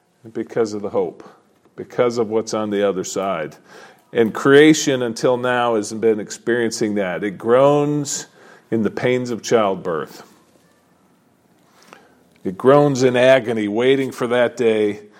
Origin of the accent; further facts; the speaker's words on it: Michigan, United States; I like winter. I'm from Michigan. You know, I like the cold. I like the snow.